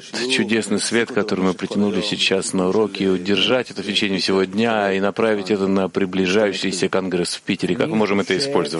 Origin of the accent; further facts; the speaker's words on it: Texas, United States; Я же из Техаса, что вы хотите?